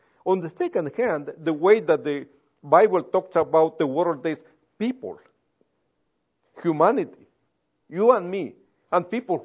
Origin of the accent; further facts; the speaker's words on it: Guatemala; I'm from Guatemala. What else? I am a professor. What else? I am an evangelical.